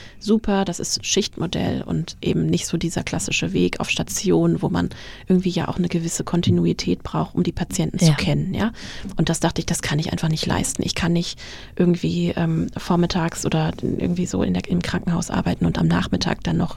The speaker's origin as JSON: {"language": "German", "region": "Hesse", "country": "Germany", "lives_now": "Mainz, Germany", "said": "Also ich komme aus der Frankfurter Region und meine Eltern wohnen da in der Nähe"}